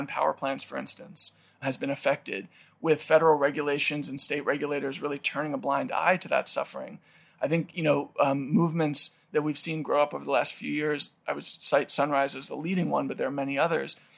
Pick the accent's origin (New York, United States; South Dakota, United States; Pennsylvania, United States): New York, United States; I grew up in New York, so I lived in a city, felt that I was really protected from the forces of nature.